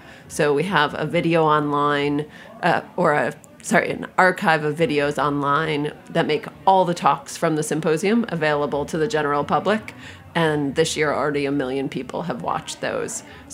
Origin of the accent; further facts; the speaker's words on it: Albany, New York, United States; So I grew up in Albany, New York, where there were not pastrami tacos.